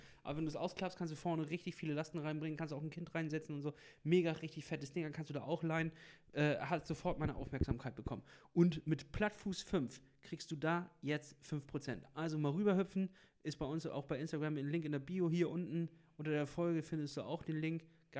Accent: Kiel, Schleswig-Holstein, Germany; Du kriegst ja sonst, als Kieler, siehst du ja alles immer nur online.

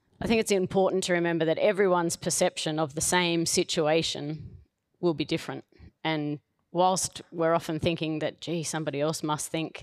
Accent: Leeton, New South Wales, Australia; I grew up in Leeton, a Leetonite, a few Leeton faces here, not yet a local in Collyamberley. I've been there for about 15 years

